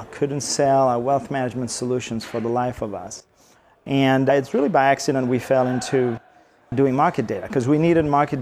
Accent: Brittany, France; born there; English is a second language; But I was born in Brittany, Little Brittany, not the Great Britain, where we are here today.

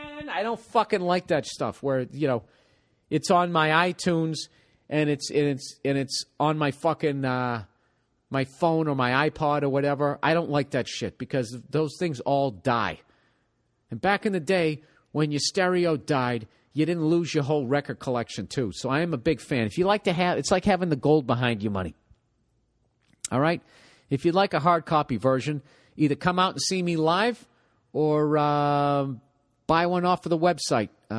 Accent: Massachusetts, United States; That's because I come from Massachusetts and we don't really have any pro shit other than Doug Flutie.

